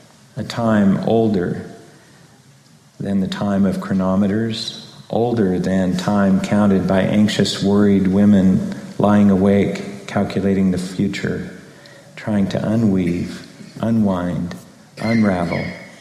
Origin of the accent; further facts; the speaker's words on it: Scotland, United Kingdom; But I'm Scottish, and I love it.